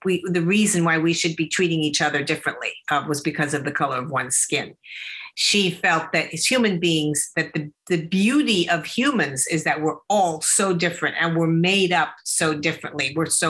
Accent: Beverly Hills, California, United States; the world that I grew up in Beverly Hills, California, was far from reality.

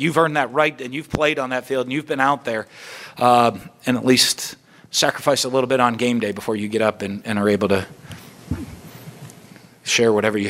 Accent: New Hampshire, United States; I grew up in New Hampshire. So it's snowing and it's freezing cold outside

